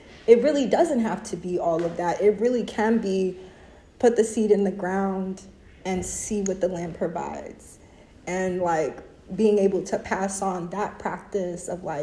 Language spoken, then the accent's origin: English; Brooklyn, New York, United States; She, her pronouns. I'm from Brooklyn, New York, originally. I'm still in Brooklyn, so native New Yorker.